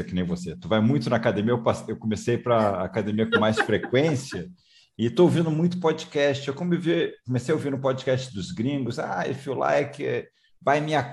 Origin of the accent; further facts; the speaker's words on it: Rio de Janeiro, Brazil; moved away; Eu também sou carioca, estou morando fora do Rio de Janeiro, mas sou carioca.